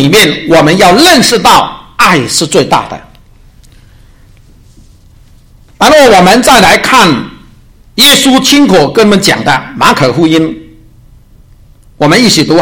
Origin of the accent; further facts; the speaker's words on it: China; 我们小时候在中国大陆是这样教育的。